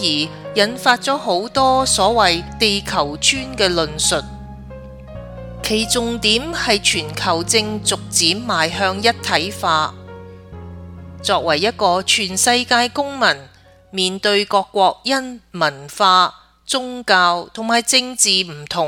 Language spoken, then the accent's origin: Chinese; Hong Kong; 第一件事发生在自己土生土长的香港